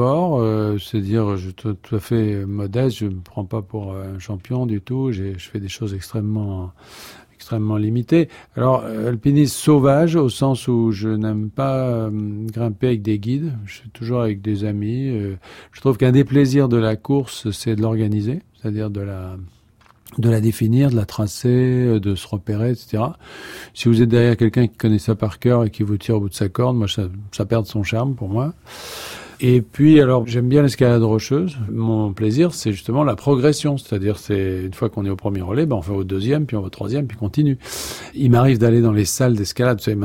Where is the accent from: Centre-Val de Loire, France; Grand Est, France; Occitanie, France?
Centre-Val de Loire, France; Bourges; born there; je suis né à Bourges, ce qui n'est pas connu pour ses pics enneigés. Je ne connaissais pas la montagne.